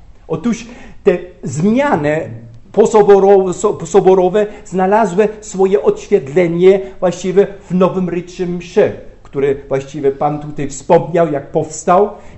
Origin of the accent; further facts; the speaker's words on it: southern Germany, Germany; Polish is a second language; jestem ze wsi, w południowej części Niemiec